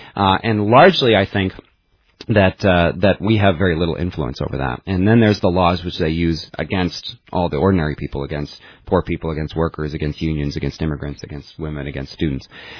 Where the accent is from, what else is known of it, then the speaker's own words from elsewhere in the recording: Oakland, California, United States; I come from Oakland. In Oakland, the murder rate this year is about twice as high as it was last year.